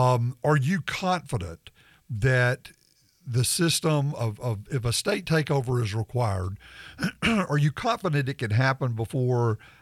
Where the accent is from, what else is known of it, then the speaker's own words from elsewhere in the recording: Tuscaloosa, Alabama, United States; Growing up in Tuscaloosa, right next to the Black Belt, an area that I dearly love